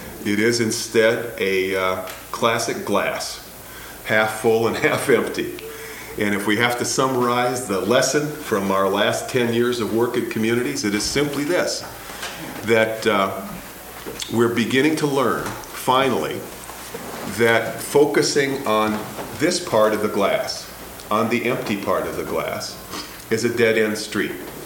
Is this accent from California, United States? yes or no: no; Chicago, Illinois, United States; I'm here from Chicago for a period of time